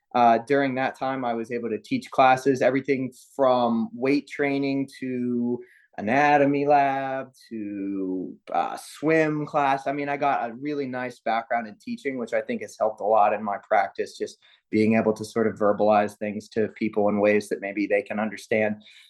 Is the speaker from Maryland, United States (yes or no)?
yes; Potomac, Maryland, United States; I'm a native. I grew up in Potomac, Maryland. I went to Wooten High School